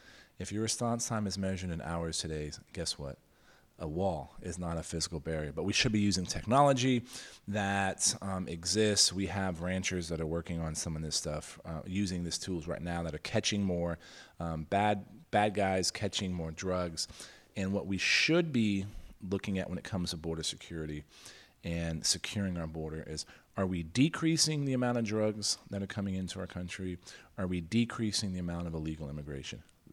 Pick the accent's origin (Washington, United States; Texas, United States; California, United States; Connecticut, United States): Texas, United States; San Antonio; since NAFTA was signed in my hometown of San Antonio 24 years ago